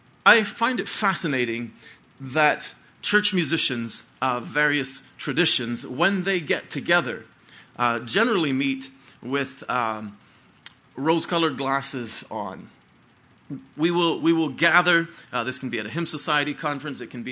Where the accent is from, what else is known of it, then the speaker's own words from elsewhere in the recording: Pennsylvania, United States; I grew up in Beachy Amish Church in Lancaster County, Pennsylvania